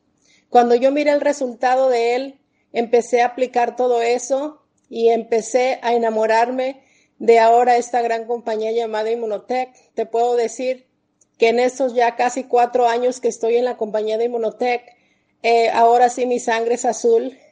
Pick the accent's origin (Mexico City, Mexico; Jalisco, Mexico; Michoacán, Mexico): Jalisco, Mexico; Ameca; now in San Fernando, United States; Orgullosamente yo soy de Ameca, Jalisco, y radico ya por 32 años en lo que es Estados Unidos, en la ciudad de San Fernando, a un costado de Los Ángeles.